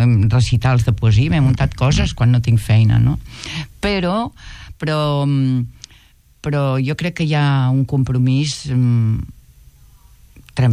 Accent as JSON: {"language": "Catalan", "town": "Artés", "region": "Catalonia", "country": "Spain", "tie": "born or raised there", "said": "Jo vaig arribar d'Artés, al meu poble del Bages"}